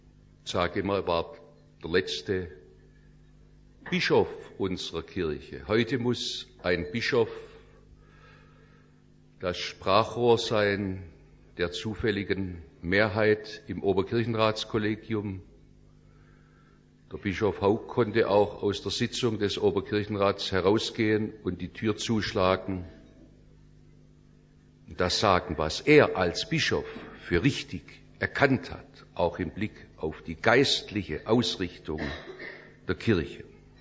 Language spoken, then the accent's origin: German; Stuttgart, Baden-Württemberg, Germany; Ich bin in Stuttgart aufgewachsen